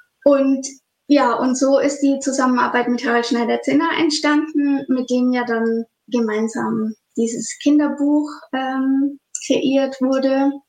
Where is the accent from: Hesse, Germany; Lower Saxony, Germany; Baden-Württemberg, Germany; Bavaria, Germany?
Bavaria, Germany; Schweinfurt; ich komme aus Schweinfurt in Nordbayern.